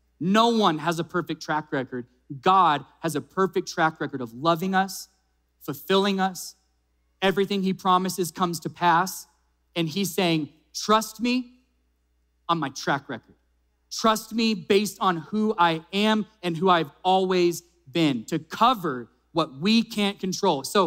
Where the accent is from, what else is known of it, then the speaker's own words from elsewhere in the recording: New Mexico, United States; Anybody say roof? No, we're from New Mexico.